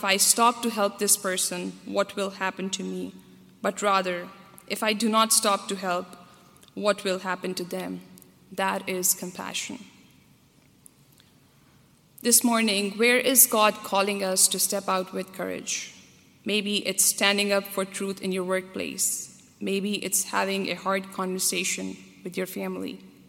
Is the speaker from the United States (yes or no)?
no; Pakistan; I grew up in Pakistan, and the era from 2007 to 2017 was a violent period in Pakistan.